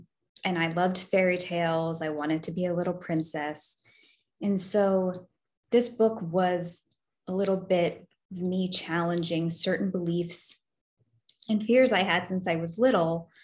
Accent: New Jersey, United States; I remember when he told me he's from Western New York, I'm from New Jersey.

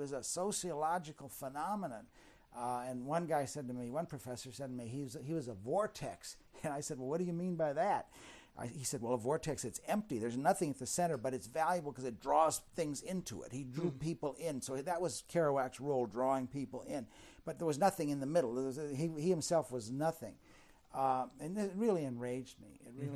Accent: Chicago, Illinois, United States; I grew up in Chicago, just outside of Chicago. Mm-hmm. Went to school in Chicago.

